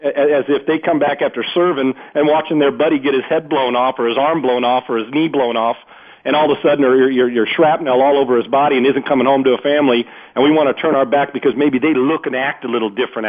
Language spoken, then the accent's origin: English; United States; And I'm an American and damn proud of it.